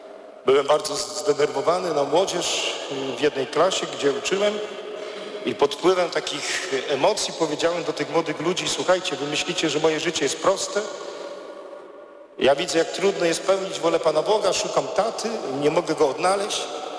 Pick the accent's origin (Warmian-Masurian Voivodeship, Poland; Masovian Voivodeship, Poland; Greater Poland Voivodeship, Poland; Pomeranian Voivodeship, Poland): Greater Poland Voivodeship, Poland; Ja pracowałem wtedy w parafii na Pomorzu, a pochodzę z Wielkopolski, więc nie z Pomorza.